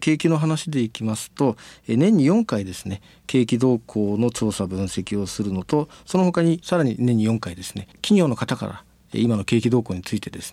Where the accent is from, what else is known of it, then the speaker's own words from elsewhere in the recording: Ueda, Nagano, Japan; now in Shizuoka, Japan; あのですね私は長野県の、はい上田というところの出身なんですけれども